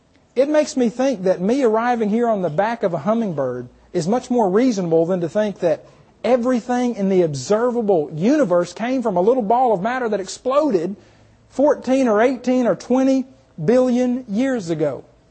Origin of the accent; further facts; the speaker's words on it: Muskogee, Oklahoma, United States; okay? You ever heard the … song … ? Well, I grew up in Muskogee, Oklahoma.